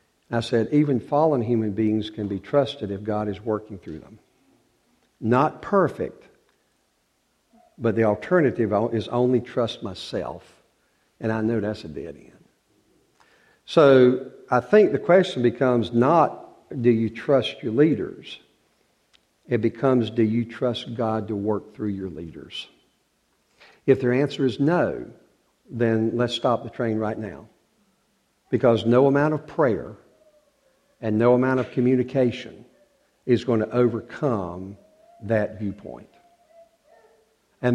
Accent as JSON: {"language": "English", "region": "North Carolina", "country": "United States", "said": "I'm from North Carolina."}